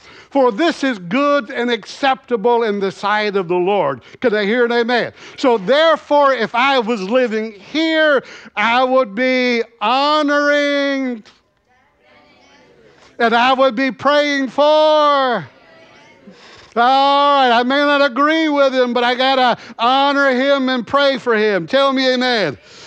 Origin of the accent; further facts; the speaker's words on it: Tennessee, United States; Where I come from, I was born in Tennessee, I had to say, yes, sir, no, sir, yes, ma'am, no, ma'am.